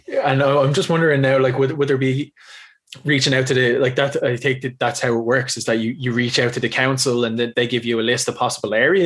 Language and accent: English; Blanchardstown, Leinster, Ireland; also born or lived in Smithfield; now in Baltinglass, Ireland; I'm originally from Blanchardstown, moved into Smithfield, and now I'm living out in Wicklow and in Baltinglass.